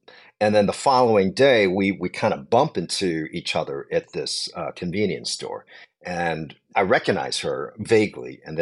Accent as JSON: {"language": "English", "country": "Hong Kong", "said": "I'm from Hong Kong."}